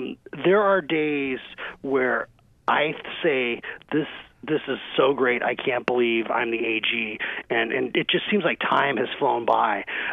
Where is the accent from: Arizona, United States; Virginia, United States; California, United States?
Arizona, United States; I'm a middle-class kid. I grew up here in Arizona.